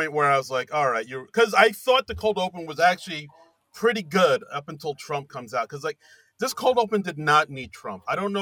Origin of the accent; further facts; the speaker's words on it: New York City, New York, United States; Hey, guys, I don't know if you know this, but I'm a native New Yorker.